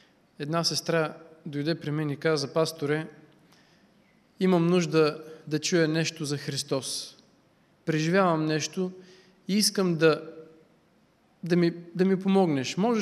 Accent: Dobrich, Dobrich Province, Bulgaria; родом съм от Добрич.

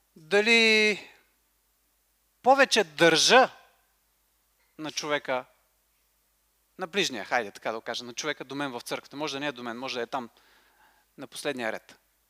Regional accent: Gorna Oryahovitsa, Veliko Tarnovo Province, Bulgaria; Отидохме в моя роден град Горна Оряховица

